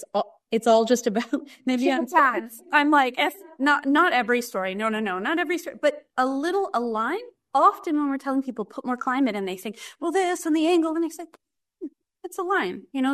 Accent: Western Canada, Canada; I'm Canadian. I'm from Western Canada.

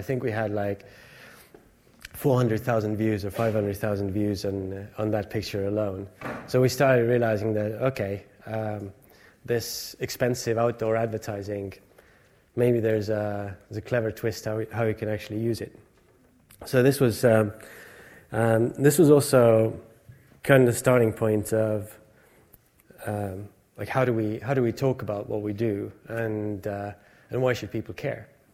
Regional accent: Estonia; English is a second language; I'm from Estonia. We go to sauna a lot.

